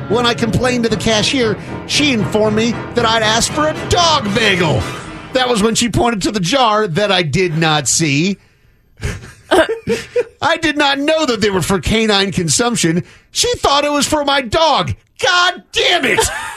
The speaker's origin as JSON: {"language": "English", "region": "East Coast", "country": "United States", "tie": "born or raised there", "said": "I grew up on the East Coast, and getting that genuine sourdough bread was some mythical thing"}